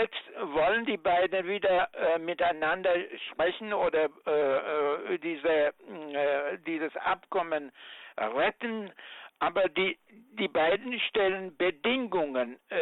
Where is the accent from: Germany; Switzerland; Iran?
Iran; Für mich ist sehr wichtig als Iraner das Atomabkommen